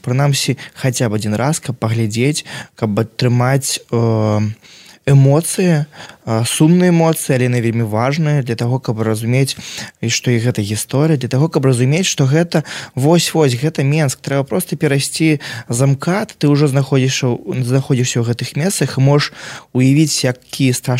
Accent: Babruysk, Mogilev Region, Belarus; бо я сам з Бабруйску быў

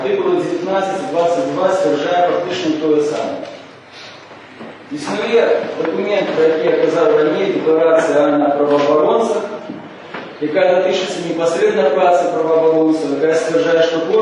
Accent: Belarus; мы, белорусы

